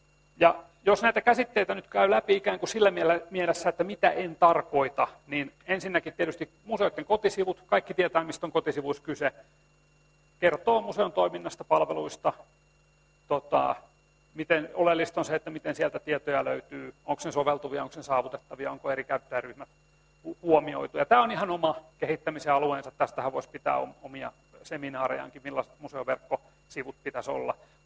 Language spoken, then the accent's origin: Finnish; Tampere, Pirkanmaa, Finland; tuun Tampereelta